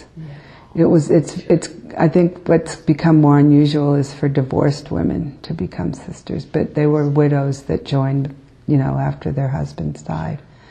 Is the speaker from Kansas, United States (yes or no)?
yes; Atchison, Kansas, United States; But I was born in Kansas, and I was taught by the Benedictine sisters there from Atchison, Kansas, and for 8 years.